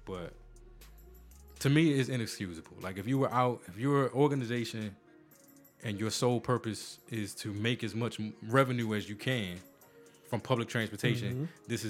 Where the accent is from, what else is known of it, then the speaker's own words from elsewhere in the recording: Washington, District of Columbia, United States; because it's my hometown, and it's always upsets me. So, so if you've ever been to D.C., D.C. is split into quadrants, you know, northeast, southeast, northwest, southwest, right? And southeast is typically our part of town.